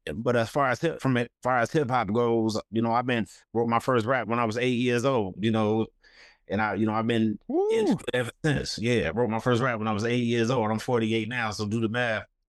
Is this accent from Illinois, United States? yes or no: yes; Chicago, Illinois, United States; also born or lived in Charlotte; I'm born and raised in Chicago. I'm from the West Side, Austin area, you know, raised on Menard and Madison, you know